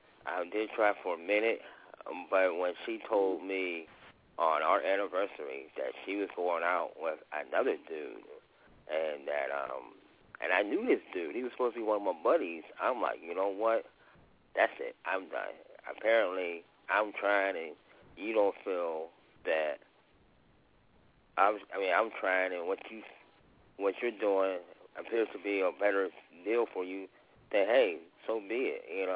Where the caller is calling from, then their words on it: Pittsburgh, Pennsylvania, United States; This is that fella … I'm calling from Hazelwood Section of Pittsburgh.